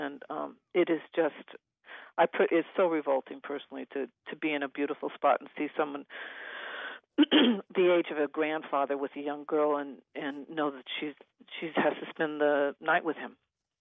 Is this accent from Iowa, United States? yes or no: yes; Iowa, United States; I'm originally from Iowa, and I grew up with a train station in my small little town